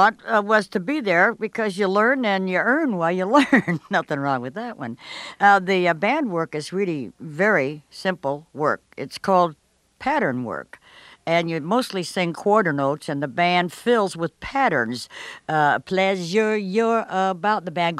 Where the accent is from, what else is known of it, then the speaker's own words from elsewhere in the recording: Chicago, Illinois, United States; I'm from Chicago. I went to colored schools.